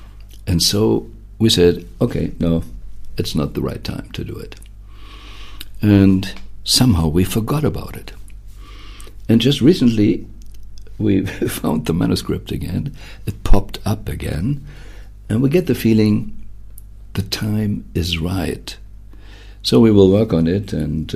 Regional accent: Germany; I grew up in Germany, so it's my main, reflection point when you see it there.

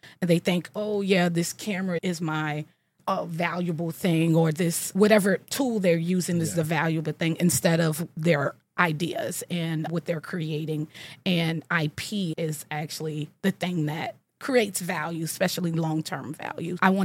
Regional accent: New Orleans, Louisiana, United States; also born or lived in Houston; Sure. So I grew up in New Orleans and went to college in Houston, University of Houston, Cougars

